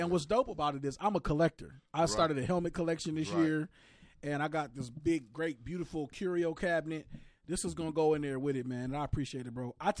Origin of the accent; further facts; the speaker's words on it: Pontiac, Michigan, United States; well, I don't live in Pontiac anymore, but I'm from Pontiac, so I'm still home.